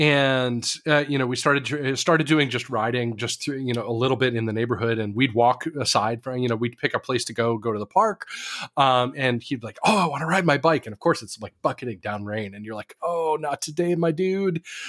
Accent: Davis, California, United States; I grew up in a cycling community. I grew up in Davis, California, and where everybody bikes everywhere for every reason.

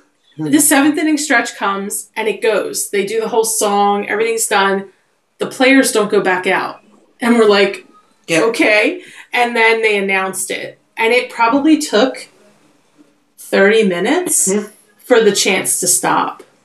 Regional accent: United States; I mean, it was such like as an American, it was such a proud moment.

